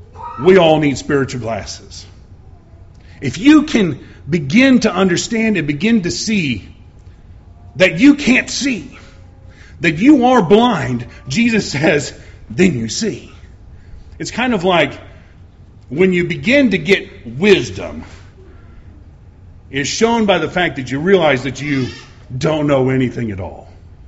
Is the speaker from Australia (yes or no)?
no; Illinois, United States; I'm from the North. I'm from Illinois.